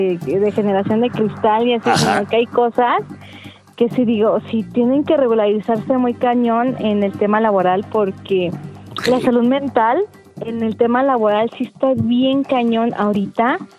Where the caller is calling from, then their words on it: Tlalnepantla, State of Mexico, Mexico; Desde Tlanepantla FM.